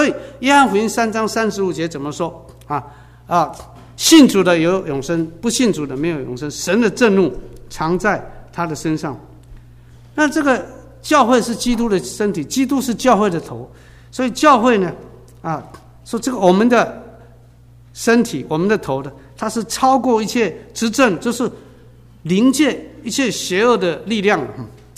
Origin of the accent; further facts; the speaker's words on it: China; 我中国人喜欢说万妖魔鬼怪还大